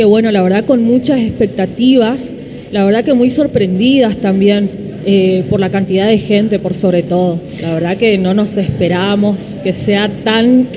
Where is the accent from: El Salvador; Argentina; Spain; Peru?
Argentina; northern Argentina; Sí, yo del norte y mirá, estoy como si fuera que soy del sur.